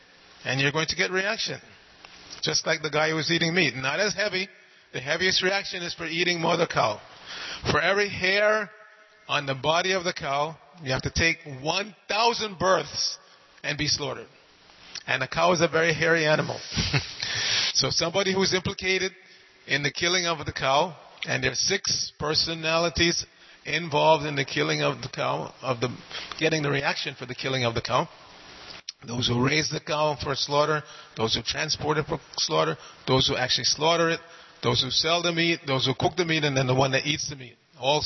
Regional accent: New York, United States; You know, I grew up in New York, and if you look at somebody the wrong way, why are you looking at me like that?

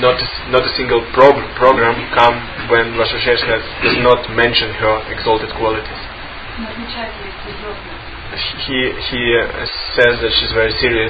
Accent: Nizhny Tagil, Sverdlovsk Oblast, Russia; I came from Nizhny Tagil.

